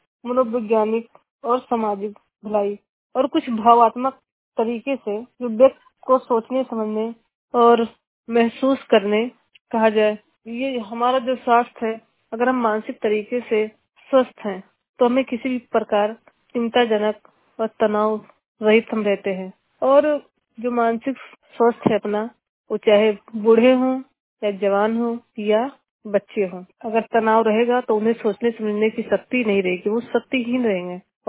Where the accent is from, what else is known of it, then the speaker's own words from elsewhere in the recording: Haraiya, Uttar Pradesh, India; और मैं हरैया से घरवा से हूँ, डिस्ट्रिक्ट बलरामपुर।